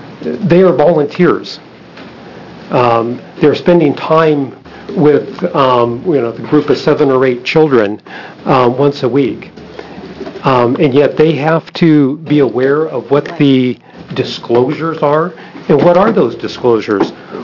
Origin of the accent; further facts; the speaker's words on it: United States; I'm from Polk County, and I oppose 4016.